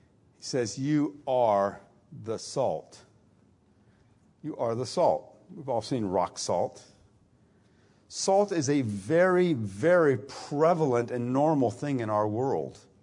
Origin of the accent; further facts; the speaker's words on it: Italy; Now, this one is for me because I grew up in Italy and I love prosciutto.